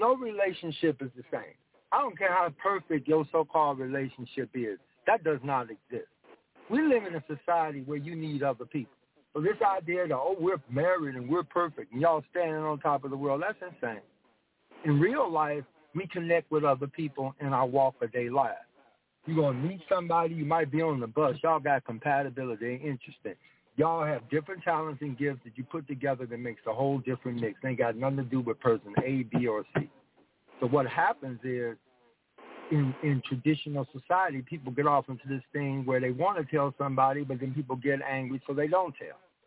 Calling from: Chicago, Illinois, United States; From Chicago, you know, the old hood, Stateway Gardens, PCs and all of that.

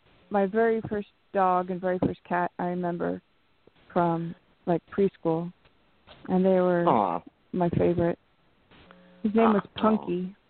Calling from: California, United States; from California.

